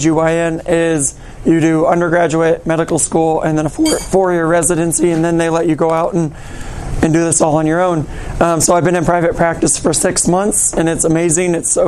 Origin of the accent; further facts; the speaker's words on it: Sabetha, Kansas, United States; now in Colwich, United States; I'm from Sabetha, Kansas. That's northeast Kansas, 3.5 hours away from here.